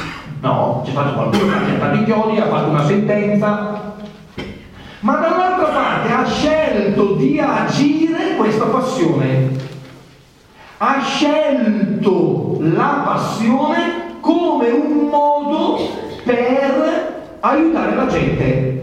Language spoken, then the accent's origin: Italian; Brescia, Lombardy, Italy